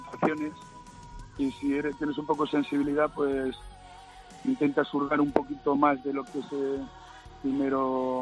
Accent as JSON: {"language": "Spanish", "town": "Bilbao", "region": "Basque Country", "country": "Spain", "said": "Yo como buen vasco, como buen bilbaíno"}